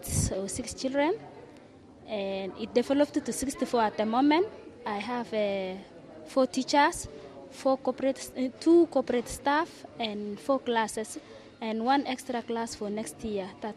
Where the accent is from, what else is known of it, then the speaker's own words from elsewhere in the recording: Kenya; I'm a Kenyan.